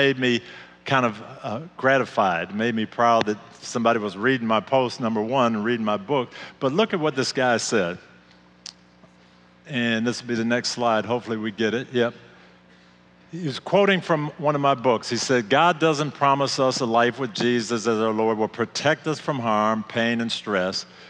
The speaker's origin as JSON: {"language": "English", "region": "Michigan", "country": "United States", "tie": "born or raised there", "said": "he's from just that far from my hometown in Michigan. So we're kind of brother Michiganders"}